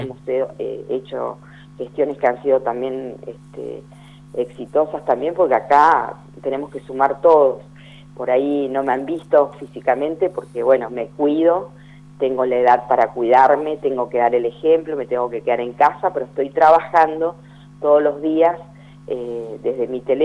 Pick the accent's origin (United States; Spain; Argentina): Argentina; esto que nos toca vivir como pueblo argentino